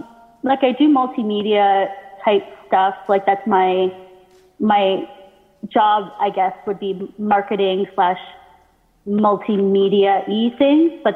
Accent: Canada; I'm Canadian, I'm nice.

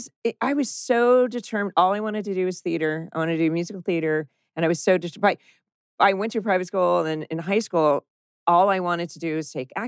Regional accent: Dana Point, California, United States; In Dana Point.

